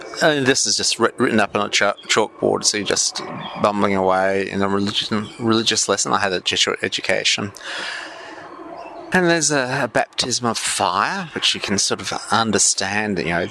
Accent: Australia; I'm Australian, but from an Irish Catholic convict background.

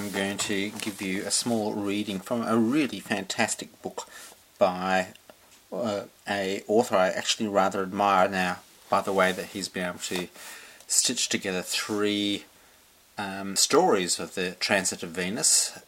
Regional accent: Australia; we Australians actually don't know the actual amount of science involved in the discovery of Australia

